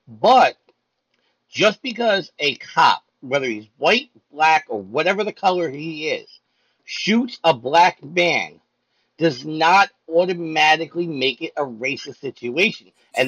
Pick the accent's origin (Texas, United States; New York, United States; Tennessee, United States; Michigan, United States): New York, United States; Staten Island; You have to go back to the place of my hometown, Staten Island, New York, with Eric Gardner.